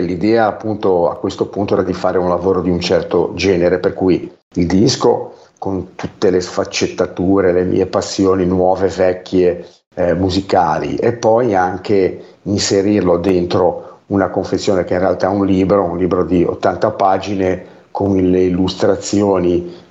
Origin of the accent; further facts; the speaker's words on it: Genoa, Liguria, Italy; in realtà da genovese ovviamente l'ho fatto tramite raccolta fondi